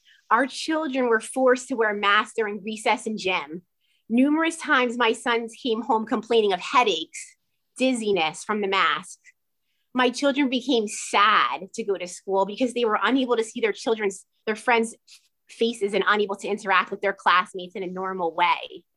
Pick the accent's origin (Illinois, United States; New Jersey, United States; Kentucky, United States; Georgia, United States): New Jersey, United States; Clinton Township; I am also a Clinton Township alumni. I grew up in Clinton Township and attended all the schools growing up.